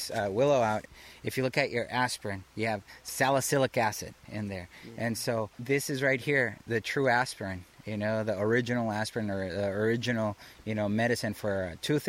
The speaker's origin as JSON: {"language": "English", "town": "Los Angeles", "region": "California", "country": "United States", "tie": "born or raised there", "said": "Growing up in East Los Angeles, in a working poor family. We didn't have a health insurance network."}